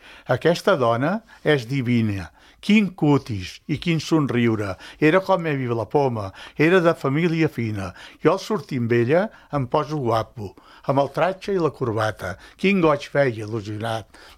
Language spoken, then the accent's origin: Catalan; Calella, Catalonia, Spain; és el meu poble, tinc la meva vida a Calella